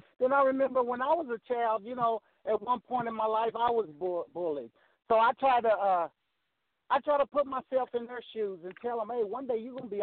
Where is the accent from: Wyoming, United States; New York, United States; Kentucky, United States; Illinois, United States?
Kentucky, United States; Henderson; That's right. That's right. I'm born and raised in Hendo. And you know, I tell everybody that, hey, I live in Hendo.